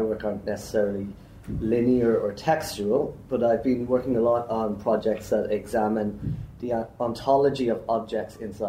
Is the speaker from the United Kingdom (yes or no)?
no; Dublin, Leinster, Ireland; I'm from Dublin in Ireland.